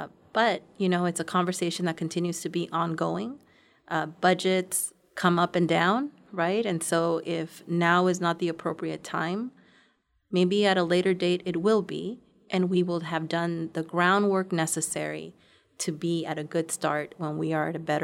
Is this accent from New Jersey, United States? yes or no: no; Los Angeles, California, United States; and I'm from Boyle Heights in East